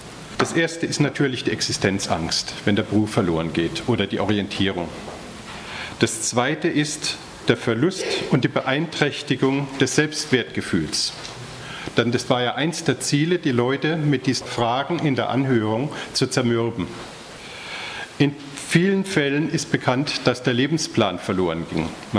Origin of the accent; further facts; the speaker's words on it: Heidelberg, Baden-Württemberg, Germany; auch 70 Jahre wie die meisten von uns hier im Haus. Und ich komme aus Heidelberg